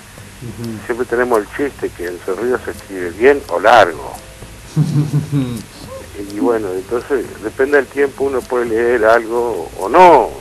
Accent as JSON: {"language": "Spanish", "town": "Concordia", "region": "Entre Ríos", "country": "Argentina", "said": "Estoy acá en Concordia, soy de Concordia."}